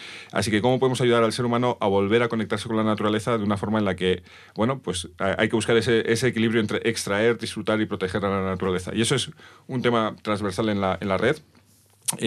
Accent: Madrid, Community of Madrid, Spain; O sea, de hecho ahora Madrid, yo soy de Madrid

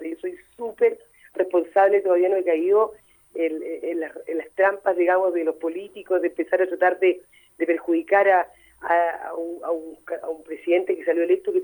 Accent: Chile; Entonces, eso habla de lo que somos los chilenos.

